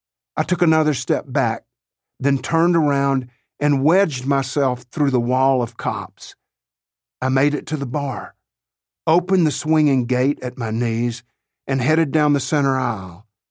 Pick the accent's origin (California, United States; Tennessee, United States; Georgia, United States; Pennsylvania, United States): Tennessee, United States; Dyersburg; My mother's parents lived on a small farm 10 miles west of Dyersburg, Tennessee, my hometown.